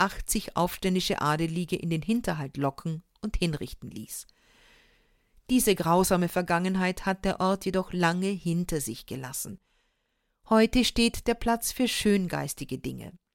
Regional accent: Austria; bei uns in Österreich

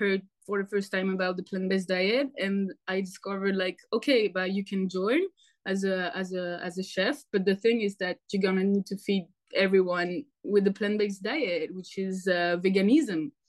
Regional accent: Marseille, Provence-Alpes-Côte d'Azur, France; I come from Marseille, so I was born next to the Mediterranean Sea

